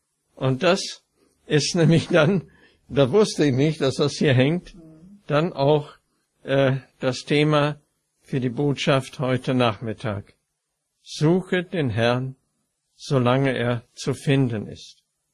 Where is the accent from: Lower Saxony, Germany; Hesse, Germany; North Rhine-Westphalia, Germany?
North Rhine-Westphalia, Germany; born there; Ich bin geboren im Münsterland, Nordrhein-Westfalen.